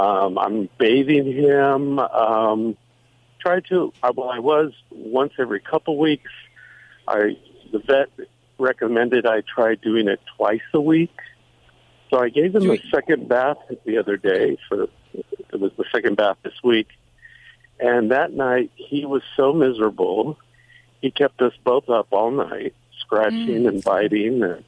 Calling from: Westwood, California, United States; I'm currently in Westwood.

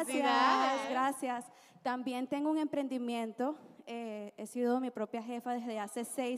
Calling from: San Antonio, Texas, United States; also born or lived in Miami; vengo de San Antonio.

